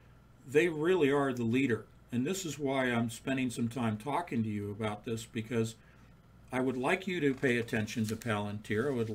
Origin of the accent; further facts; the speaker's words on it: California, United States; I grew up in the area. I grew up in the Bay Area, went to school at Berkeley.